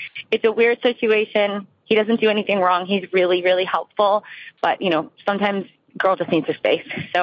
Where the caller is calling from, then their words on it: New Jersey, United States; I am calling from New Jersey.